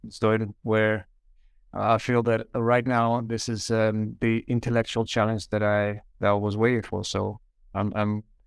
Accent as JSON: {"language": "English", "region": "Kyiv", "country": "Ukraine", "second_language": "English", "said": "I'm from Kiev, Ukraine."}